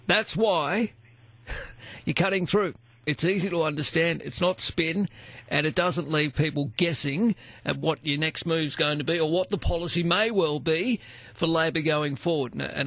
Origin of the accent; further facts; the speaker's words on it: New South Wales, Australia; I grew up in Western Sydney.